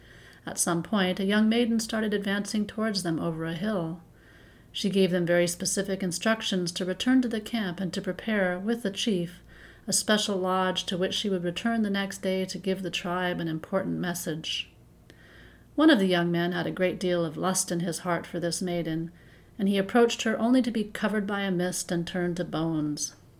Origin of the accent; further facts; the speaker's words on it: Alaska, United States; I was raised in Alaska, actually, and because of that experience, I have a great affinity for indigenous belief systems